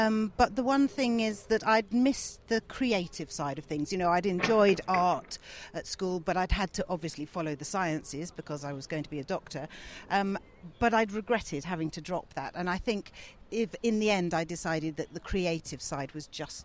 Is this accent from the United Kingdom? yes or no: yes; South East England, United Kingdom; I grew up near Hastings